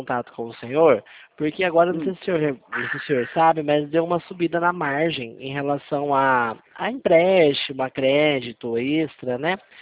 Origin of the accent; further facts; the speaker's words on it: Presidente Prudente, São Paulo, Brazil; Eu sou de Presidente Prudente.